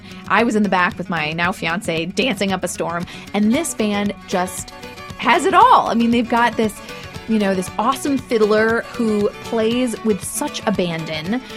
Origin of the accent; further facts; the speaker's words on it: Minneapolis, Minnesota, United States; I grew up in Minneapolis, so there was a lake very close to where I grew up